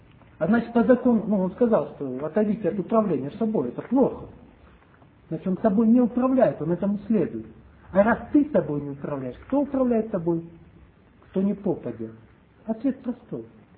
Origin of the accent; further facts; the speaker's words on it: Vorkuta, Komi Republic, Russia; А я из Воркуты. Приезжайте к нам в гости.